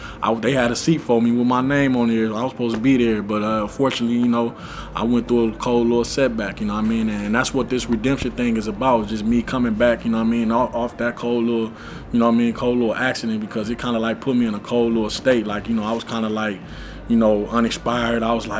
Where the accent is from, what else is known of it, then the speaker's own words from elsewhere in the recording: California, United States; For me coming from Cali, you know what I mean? I'm from California. I'm not used to the cold weather